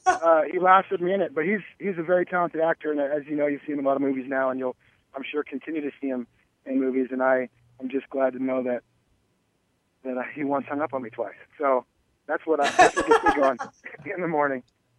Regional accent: Phoenix, Arizona, United States; I'm from Phoenix originally, so that story is certainly back in my memory from when I was really young.

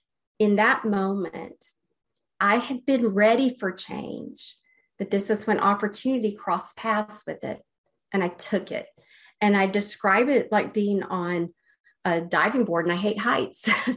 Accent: Alabama, United States; My religion was keeping me boxed in. I grew up in Alabama as the, in the Baptist church, and I was going to be the first person in my family to divorce.

